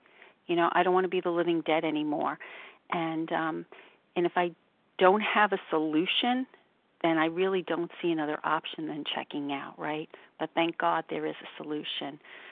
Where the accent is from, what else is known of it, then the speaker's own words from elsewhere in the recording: New York, United States; New York.